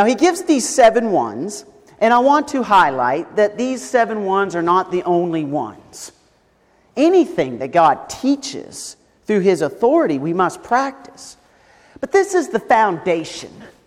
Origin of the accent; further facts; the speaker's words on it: Nova Scotia, Canada; I grew up in Nova Scotia, Canada as a heathen.